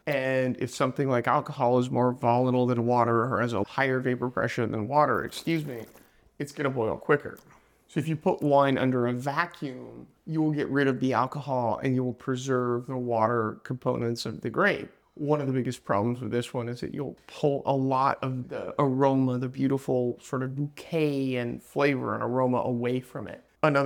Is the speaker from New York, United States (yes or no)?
no; California, United States; I grew up sailing on the San Francisco Bay